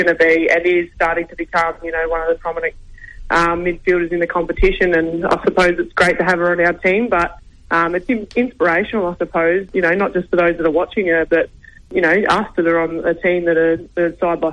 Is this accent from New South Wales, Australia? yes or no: no; Shepparton, Victoria, Australia; born there; So I was born in Shepparton, Victoria, and moved to Bendigo for uni and played a little bit of footy there.